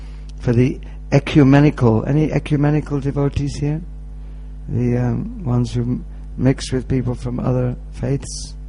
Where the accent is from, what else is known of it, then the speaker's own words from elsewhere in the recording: United Kingdom; this is me. I'm British.